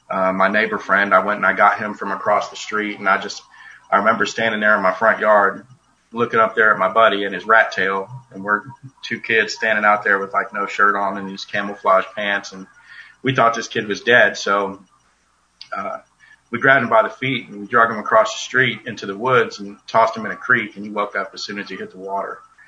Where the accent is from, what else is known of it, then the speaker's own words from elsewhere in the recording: Savannah, Georgia, United States; born there; I was born in Savannah, Georgia, August 19th, 1980.